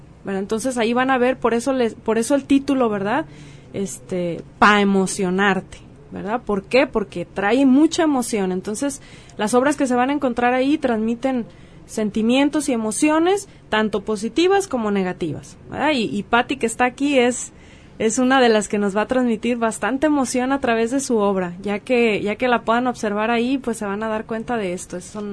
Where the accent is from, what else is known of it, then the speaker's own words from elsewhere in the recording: Autlán, Jalisco, Mexico; somos de Autlán, entonces queremos dar a conocer nuestro municipio.